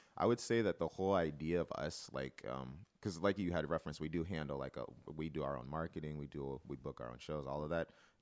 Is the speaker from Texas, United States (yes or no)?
no; Federal Way, Washington, United States; We're not from Seattle. We're from Federal Way, you know what I mean?